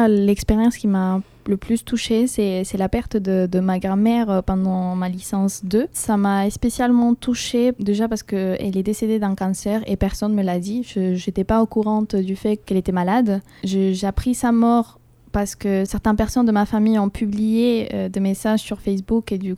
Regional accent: Colombia; ne pas pouvoir partir la voir en Colombie, mon pays d'origine

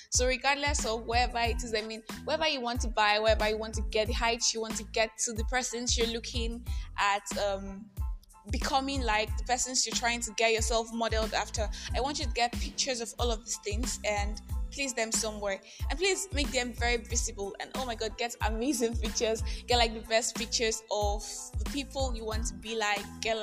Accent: Nigeria; I am that Nigerian Christian talk colleague.

